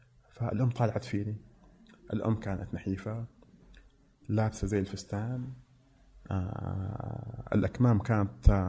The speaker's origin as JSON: {"language": "Arabic", "town": "Mecca", "region": "Makkah Province", "country": "Saudi Arabia", "tie": "born there", "lives_now": "Riyadh, Saudi Arabia", "said": "قلت لها أنا كمان مسلم وأنا من السعودية ومزدت اللكاعة شوي. قلت لها تفادي من مكة بعد، وأنا فعلا من مكة، أنا مسقط واصي من مكة ما كذبت، بس إني يعني إنسان عايش بالرياض."}